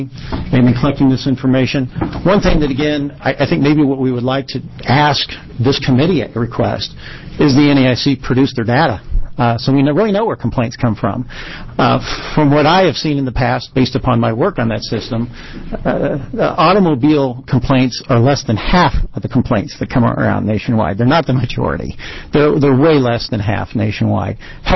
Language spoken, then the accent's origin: English; Kansas City, Missouri, United States; I'm from Kansas City, and I appreciate being referred to as a very good friend of Director Ario.